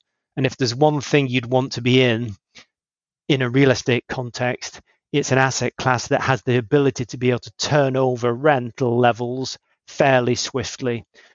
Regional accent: United Kingdom; I would say, and this is not just because I'm a Brit

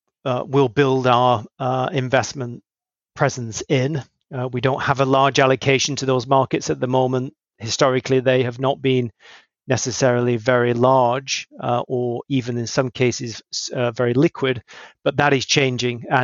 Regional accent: United Kingdom; I would say, and this is not just because I'm a Brit

